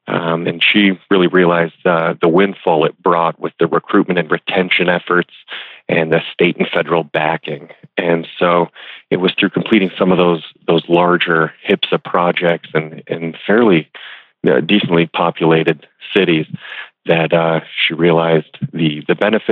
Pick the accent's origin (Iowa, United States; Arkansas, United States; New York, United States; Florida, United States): New York, United States; Well, I grew up in Western New York, located just south of Lake Erie in the Snow Belt.